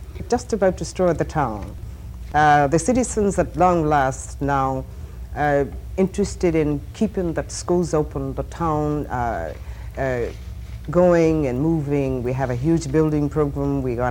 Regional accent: Arkansas, United States; And this is my home state. I have a desire to see things right in Little Rock and in Arkansas in general.

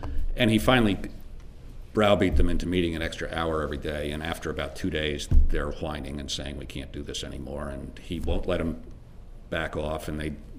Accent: Maryland, United States; My home state, Maryland

